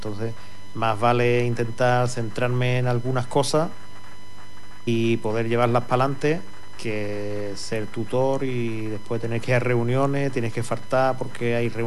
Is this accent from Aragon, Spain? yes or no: no; Cádiz, Andalusia, Spain; now in Huelva, Spain; porque yo soy de Cádiz y Huelva estaba más cerca de Cádiz